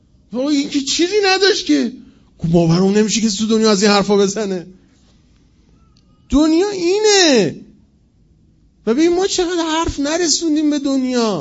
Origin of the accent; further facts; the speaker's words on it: Tehran, Tehran Province, Iran; حالا ما چون بچه تهرانیم باید مثال با تهران بزنیم دیگه